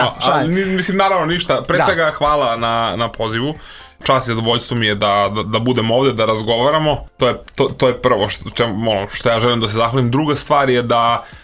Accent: Belgrade, Serbia; ja sam odrastao na Karaburmi, mi je jedan problematičnih krajeva sigurno u Beogradu

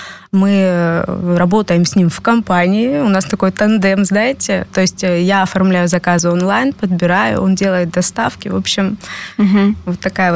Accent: Russia; moved away; И как бы я приехала из России, естественно, я боялась очень многого.

